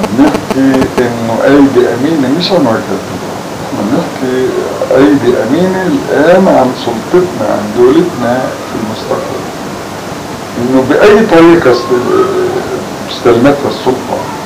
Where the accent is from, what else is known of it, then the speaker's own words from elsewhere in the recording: Palestine; ليش ما نحن يعني كفلسطينيين ما نأخذ حقنا؟